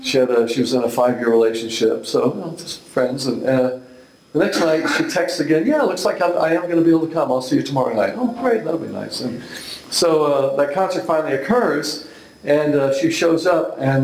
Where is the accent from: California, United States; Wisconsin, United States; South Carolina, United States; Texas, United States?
Texas, United States; Houston; I was living in Houston. I grew up in Houston, then moved away and lived some places, ended up back there for a while.